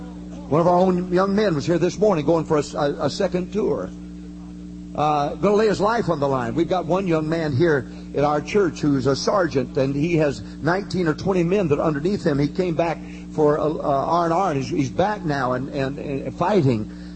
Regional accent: Arkansas, United States; I'm from Arkansas, so I have to have something simple.

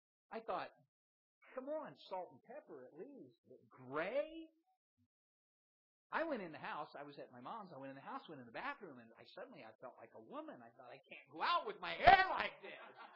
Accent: Indiana, United States; I was back in my hometown in central Indiana where I grew up

